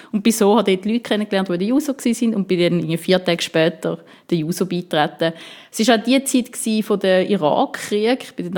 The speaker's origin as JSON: {"language": "German", "town": "Winterthur", "region": "Zurich", "country": "Switzerland", "said": "ich komme aus Winterthur."}